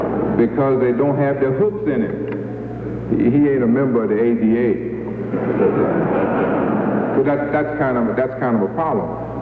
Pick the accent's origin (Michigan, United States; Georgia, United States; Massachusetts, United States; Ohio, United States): Georgia, United States; Jim is an old friend of mine. I'm from Georgia. And we sort of homeboys.